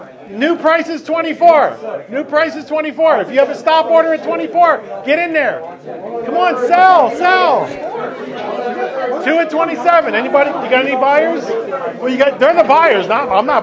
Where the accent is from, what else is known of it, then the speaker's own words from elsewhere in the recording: Philadelphia, Pennsylvania, United States; I'm from Philadelphia. You ever been to Philadelphia? You're not missing much.